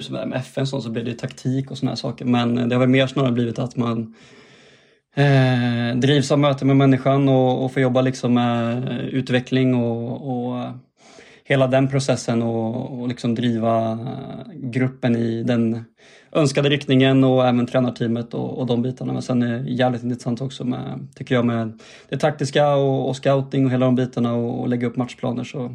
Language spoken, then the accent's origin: Swedish; Västra Götaland County, Sweden; Och sen så började jag plugga så här, tränarutbildningar ganska tidigt hemma i Dalsland.